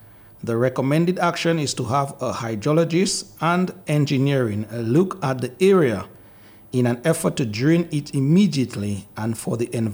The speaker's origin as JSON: {"language": "English", "town": "Petite Savanne", "region": "Saint Patrick", "country": "Dominica", "said": "Since I am from Petit Savan, I know the people and how they bring laughter to a serious situation."}